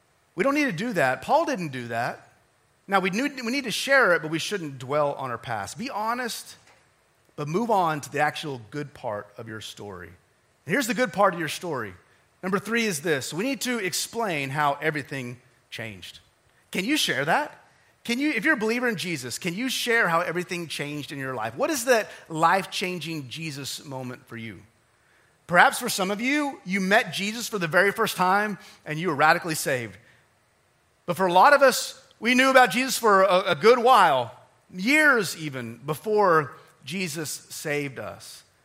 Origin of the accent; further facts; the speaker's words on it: Odessa, Texas, United States; that I was born and raised in Odessa, Texas. I'm a Texan, okay, guys? So now you know, okay? Odessa is famous for Permian High School football and Friday Night Lights, and that was kind of my upbringing.